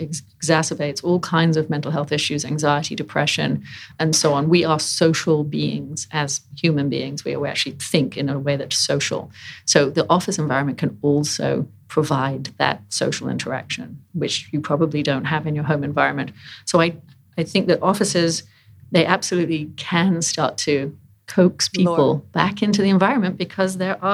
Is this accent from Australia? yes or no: no; United Kingdom; I have gardening. I am British.